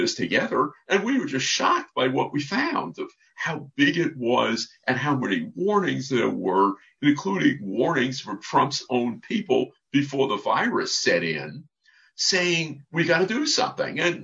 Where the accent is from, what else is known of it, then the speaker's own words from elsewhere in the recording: Brooklyn, New York, United States; You know, I'm from Brooklyn, so I'm allowed to talk this way because he's from Queens.